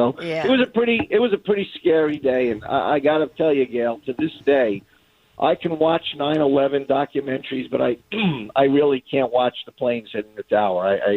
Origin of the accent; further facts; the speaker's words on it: Brooklyn, New York, United States; where I grew up in Brooklyn, New York, right near Sheepshead Bay and Coney Island is where I grew up